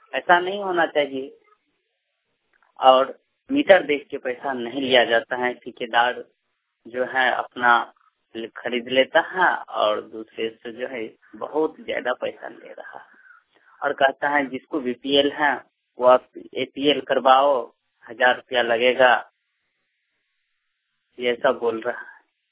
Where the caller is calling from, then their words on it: Bihar, India; ग्राम post में सुरैया थाना बावर जिले माधवनी बिहार से बोल रहा हूँ।